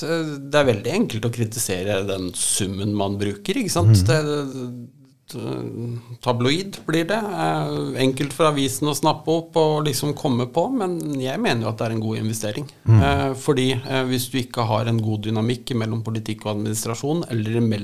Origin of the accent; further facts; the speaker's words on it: Ringerike, Buskerud, Norway; Godt med, det jo hjemkommunen min